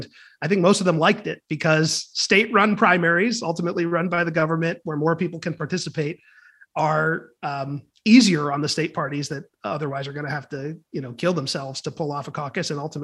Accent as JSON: {"language": "English", "region": "California", "country": "United States", "said": "if my home state of California or Illinois, which is actually the most sort of representative and diverse state in the union, if one of those went first"}